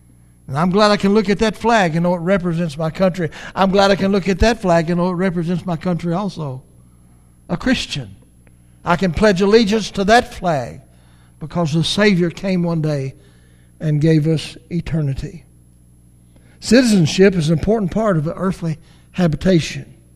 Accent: United States; I'm an American, and I have citizenship also in heaven.

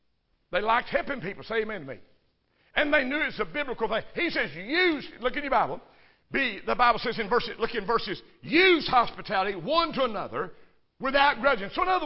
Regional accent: Kentucky, United States; I'm from Kentucky, and I didn't know what flour bread was.

